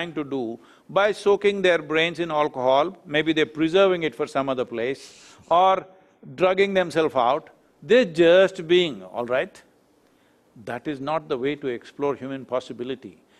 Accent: Tennessee, United States; Because we come from Tennessee, we are in Tennessee, that's why I'm telling you.

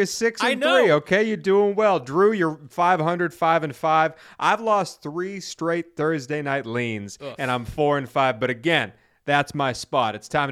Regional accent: East Weymouth, Massachusetts, United States; Now, again, I grew up in East Weymouth, Massachusetts.

